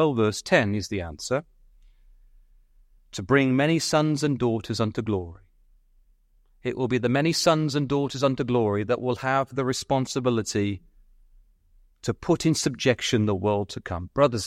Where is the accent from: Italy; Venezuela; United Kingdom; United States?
United Kingdom; England; Because I'm English and I want to keep friends, you're all right.